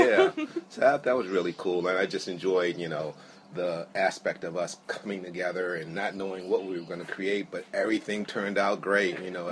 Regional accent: Washington, District of Columbia, United States; now in Harrisburg, United States; I live in Harrisburg, Pennsylvania. I'm originally from Washington, D.C.

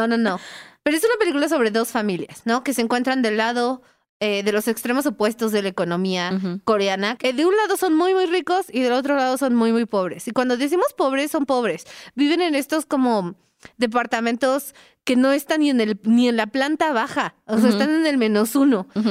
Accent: Iztapalapa, Mexico City, Mexico; que yo soy de Iztapalapa, entonces puedo decir esa broma

